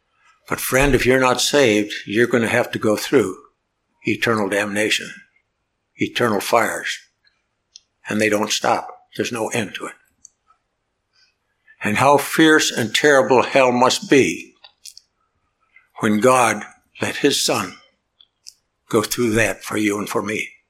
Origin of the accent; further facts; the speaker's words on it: Canada; I was born in Canada. And when I was a boy